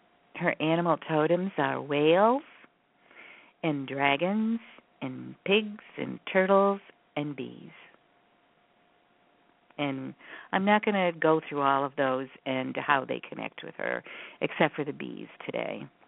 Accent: Syracuse, New York, United States; And since we grew up in Syracuse, New York, it was a completely different experience to be living on 3 acres of land

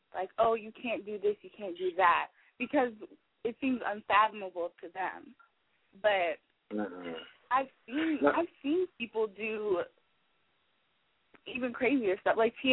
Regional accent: Nigeria; Well, for starters, I am Nigerian.

